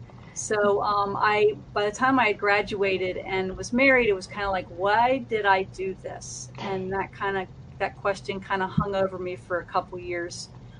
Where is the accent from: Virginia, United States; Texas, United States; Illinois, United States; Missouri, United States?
Virginia, United States; I'm from Virginia, so this is 9 o'clock late for me.